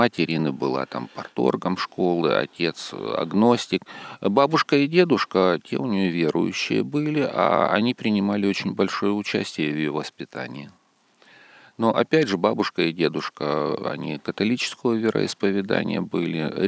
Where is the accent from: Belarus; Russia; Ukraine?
Ukraine; Kyiv; Да, я родился и вырос в Киеве.